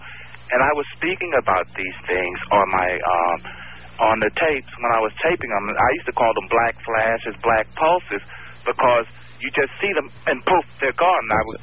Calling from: Brooklyn, New York, United States; I'm calling from Brooklyn.

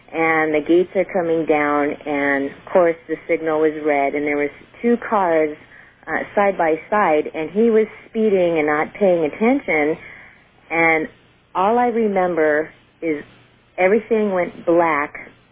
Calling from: Burbank, California, United States; I'm sorry. I'm calling from Burbank.

